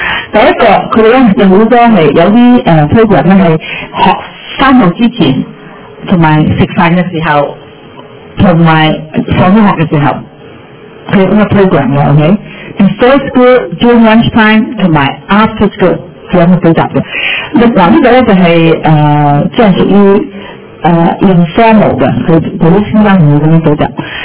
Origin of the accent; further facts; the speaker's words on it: China; 佢見到我咧，我係中國人啊嘛，但係咧我中國人我都會講俾聽，我係做校長